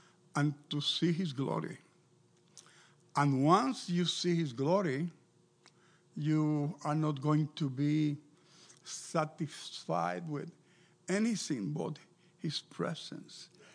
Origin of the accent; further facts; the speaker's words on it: Puerto Rico; I am from Puerto Rico. It is not a part of Mexico. Even though I like Mexican food, the truth is that it's a small island in the Caribbean